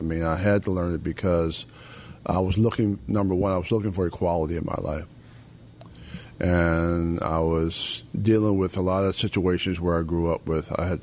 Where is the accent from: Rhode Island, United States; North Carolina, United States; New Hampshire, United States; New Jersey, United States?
New Jersey, United States; Whitesboro; I grew up in a little town called Whitesboro, New Jersey, near 12 miles from Cape May, 3 miles from Wildwood.